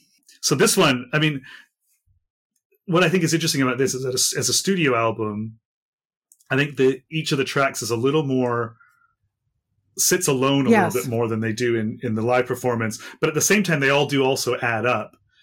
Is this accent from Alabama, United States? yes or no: no; Elmhurst, Illinois, United States; born there; I mean, I was born in Elmhurst, Illinois, where there's a big old train yard, and the trains used to crawl.